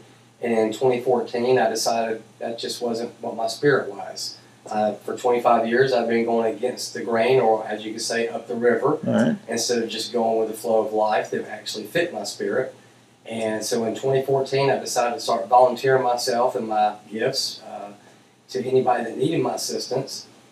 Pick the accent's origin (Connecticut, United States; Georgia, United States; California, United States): Georgia, United States; Atlanta; now in Odessa, United States; I'm originally from Atlanta, Georgia. I just moved down here recently to help assist opening up our second food bank.